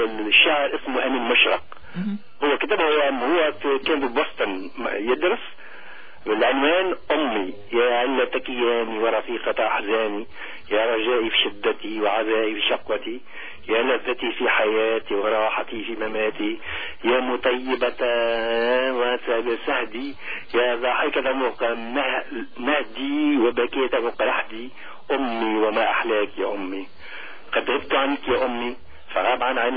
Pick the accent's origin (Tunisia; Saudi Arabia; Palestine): Tunisia; انا تونسي.